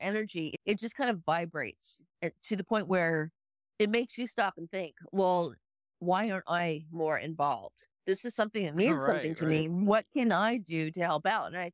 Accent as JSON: {"language": "English", "region": "California", "country": "United States", "moved": "yes", "said": "Well, originally I'm from California. I moved out to South Carolina quite a few years ago, and I just fell in love with the place."}